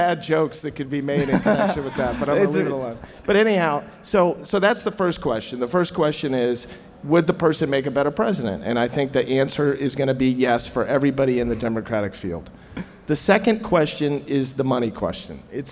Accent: Midwest, United States; You know, I spent a lot of time in California. I spent a lot of time in New York. But I was raised in the Midwest

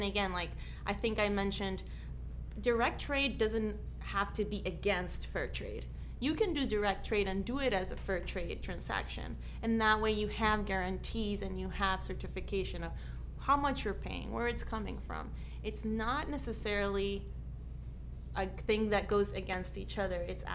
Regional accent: Venezuela; I come from Venezuela. My family are actual producers.

